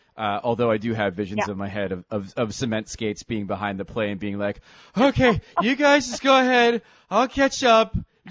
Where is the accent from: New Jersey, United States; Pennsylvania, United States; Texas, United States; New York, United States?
New Jersey, United States; Growing up in New Jersey, I knew some people connected to the mafia